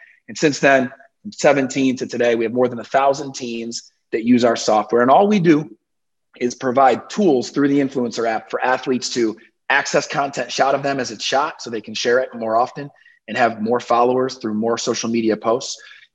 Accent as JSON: {"language": "English", "town": "Syracuse", "region": "New York", "country": "United States", "said": "I'm actually from Syracuse, New York."}